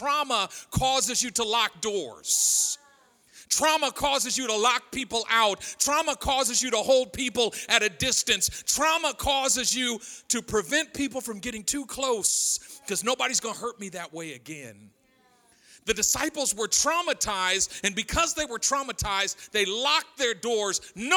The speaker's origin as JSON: {"language": "English", "town": "Oakland", "region": "California", "country": "United States", "tie": "born or raised there", "said": "Now, I grew up in East Oakland. You lock doors, all doors, everything."}